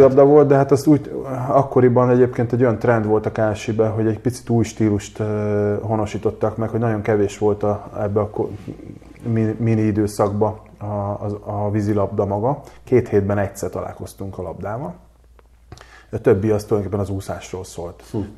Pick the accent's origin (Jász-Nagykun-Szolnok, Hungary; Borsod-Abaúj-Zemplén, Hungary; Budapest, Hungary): Budapest, Hungary; Majdnem mindenki ismer a Király utca környéket, én azon a területen nőttem föl